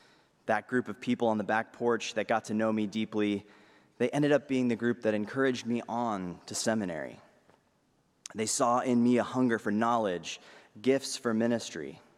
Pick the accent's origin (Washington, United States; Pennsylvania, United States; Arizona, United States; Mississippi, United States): Arizona, United States; I attended undergrad close to my hometown at Arizona State University.